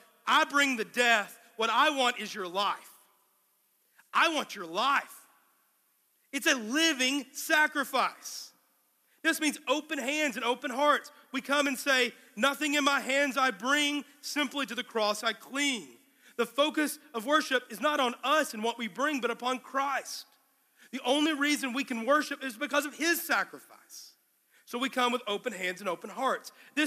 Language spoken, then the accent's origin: English; Canyon, Texas, United States; One summer, y'all know I came from Canyon, Texas, and in our church there, we had a church kind of like ours.